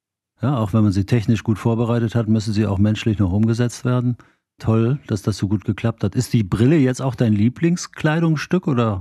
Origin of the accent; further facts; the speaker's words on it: Münster, North Rhine-Westphalia, Germany; Ich bin gebürtiger Münsteraner und finde die Stadt natürlich wunderschön.